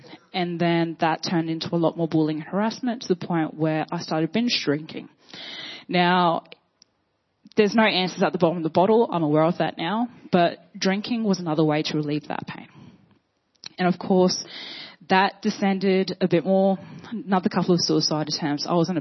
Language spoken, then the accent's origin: English; Port Hedland, Western Australia, Australia; So returned back to my hometown in Port Hedland, WA. It's a small mining town.